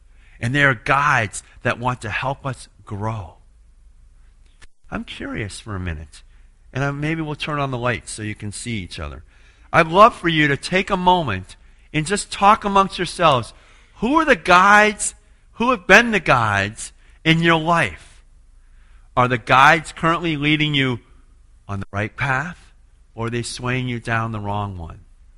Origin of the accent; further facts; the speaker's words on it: Boston, Massachusetts, United States; I'm from Boston. I'm from a pretty civilized place. This is rural Vermont.